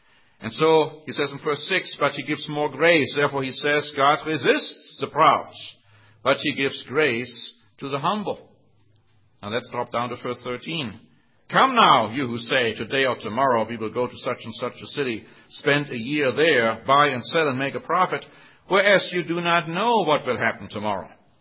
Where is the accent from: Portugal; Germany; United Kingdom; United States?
Germany; accent: German; English is a second language; And here comes my German accent through.